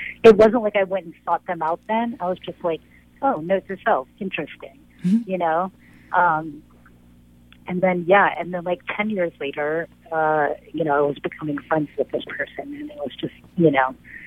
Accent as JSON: {"language": "English", "town": "Chicago", "region": "Illinois", "country": "United States", "said": "I'm from Chicago, and I was first introduced"}